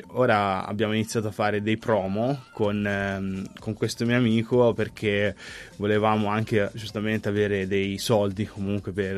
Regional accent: Arezzo, Tuscany, Italy; sono di Arezzo, volevo chiamarlo Aretium per fare un po' di latino

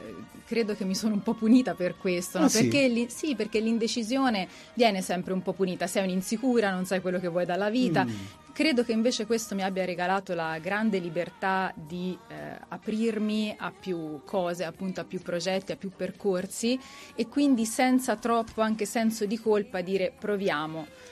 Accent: Gallina, Tuscany, Italy; born there; now in Arezzo, Italy; Io adoro Arezzo, è la città che mi ha adottato, però sono nata in un paesino nel cuore della Val d'Orcia, provincia di Siena, che si chiama Gallina.

